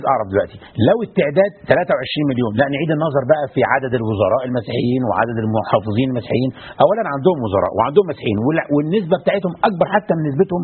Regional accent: Egypt; فاحنا اصلنا مصريين موحدين من قبل الفتح كمان يعني حتى لما كناش مسيحيين واسلمنا احنا طول عمرنا اصلا مسلمين

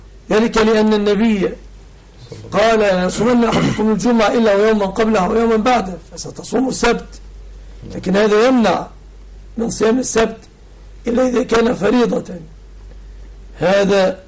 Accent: Egypt; وأسأل الله سبحانه أن يحفظ بلادنا مصر آمنة مطمئنة

